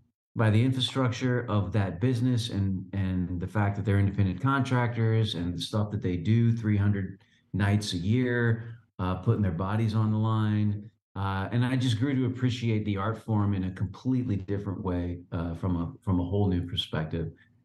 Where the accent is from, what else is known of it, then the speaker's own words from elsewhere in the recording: Texas, United States; I grew up in Texas watching, the Freebirds and the Von Erichs, you know, world-class championship wrestling. That was our territory.